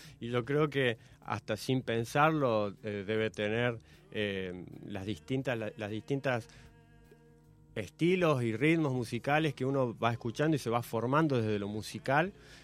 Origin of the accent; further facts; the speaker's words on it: La Rioja, Argentina; now in Córdoba, Argentina; Este es uno de los primeros temas que yo hice cuando me vine de La Rioja a Córdoba.